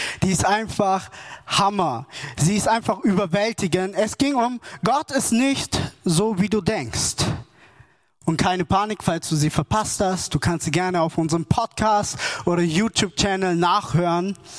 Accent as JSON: {"language": "German", "town": "Wangen im Allgäu", "region": "Baden-Württemberg", "country": "Germany", "said": "wie ihr auch mitbekommen habt, komme ich aus Wangen im Allgäu, bin auch ein Schwab."}